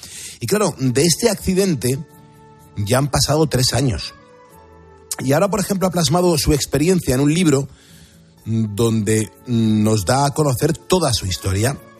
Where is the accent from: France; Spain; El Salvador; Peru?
Spain; Madrid, Community of Madrid; now in Estepona, Spain; yo soy de Madrid, de pura cepa, y yo nunca he tenido pueblo.